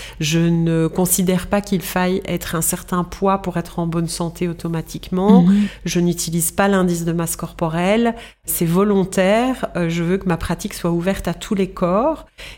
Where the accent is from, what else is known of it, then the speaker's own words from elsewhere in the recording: Belgium; also born or lived in United Arab Emirates; Mais comme à l'origine, je suis belge francophone